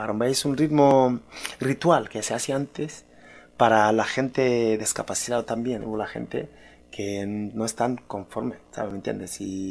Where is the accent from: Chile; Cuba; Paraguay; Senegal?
Senegal; also born or lived in Canary Islands; now in Madrid, Spain; Pero en el 99 que salí de Senegal, veníamos para un contrato de trabajo que hacíamos en las Islas de Canarias.